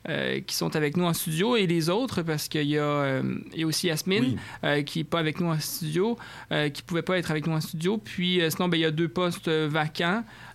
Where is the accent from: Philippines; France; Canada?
Canada; Quebec; born there; moi, je suis né aussi au Québec.